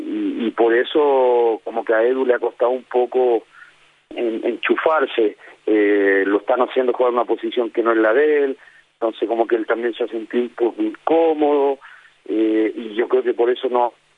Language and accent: Spanish; Chile; Uno como chileno, lógico que siempre deseando lo mejor a nuestros compatriotas.